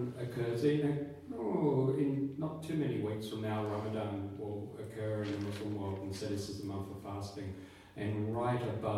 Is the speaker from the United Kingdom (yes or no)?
no; Australia; I'm an Aussie. We can take it.